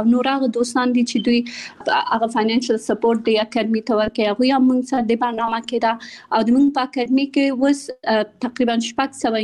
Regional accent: Kabul, Afghanistan; born there; also born or lived in Pakistan; بنسټ ایښودونکی یم. زه په کابل کې زیږیدلی یم او خپل ابتدایي تعلیمات مې په پاکستان کې کړی او بیا ثانوي او بیرته پوهنتون مې په کابل کې ویلره.

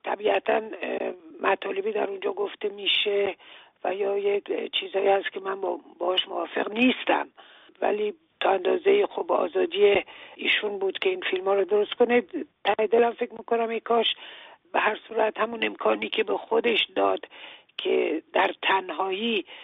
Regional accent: Iran; ما ایرانی هستیم و باید فکر فردا ایران باشیم

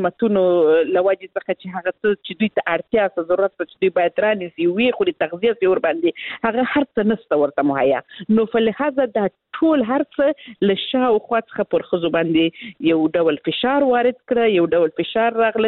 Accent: Helmand, Afghanistan; زه خپل د هلمند ولایت څخه یم

